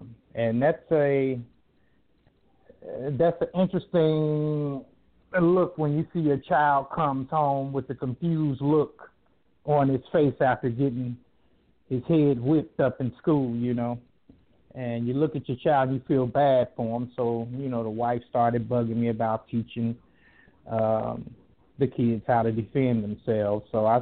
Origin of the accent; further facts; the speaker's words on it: Gary, Indiana, United States; I'm originally from Gary, Indiana, and that's where I started my boxing career at.